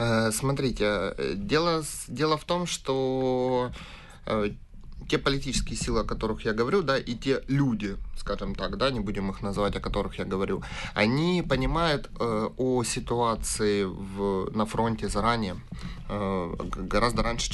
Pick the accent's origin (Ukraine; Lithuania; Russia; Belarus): Ukraine; Mariupol, Donetsk Oblast; вот город Мариуполь, откуда я родом